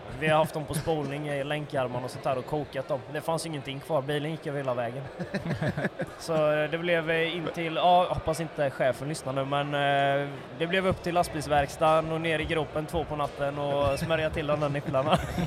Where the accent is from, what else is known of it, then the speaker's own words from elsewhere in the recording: Jönköping, Jönköping County, Sweden; För vi har ett sommarställe i Mariestad där Alexander kommer ifrån. Jag är ju från Jönköping egentligen.